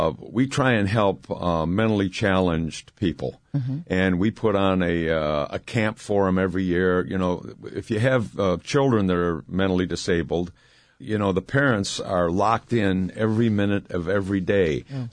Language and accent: English; Ohio, United States; For example, I'm originally from Ohio.